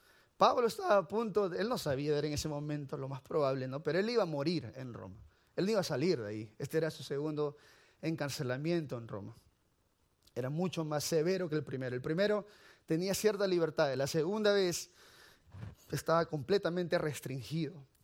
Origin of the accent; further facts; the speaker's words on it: Peru; Ahora, no es mi excusa, porque yo soy peruano, ¿no? De todas maneras, yo nací en Perú